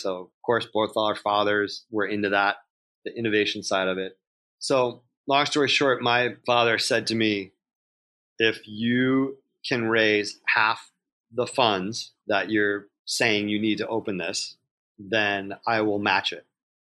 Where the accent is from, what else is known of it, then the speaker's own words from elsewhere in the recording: California, United States; growing up in California, it's like everybody wanted to have their garage band and do their tape